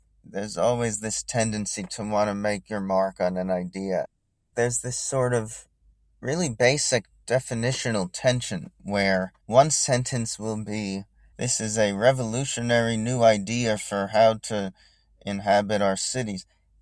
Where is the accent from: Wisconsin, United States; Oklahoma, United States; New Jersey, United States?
New Jersey, United States; Not everyone loves New York. I do. I grew up in New Jersey. So I love the big city and the small town. I grew up in a small town.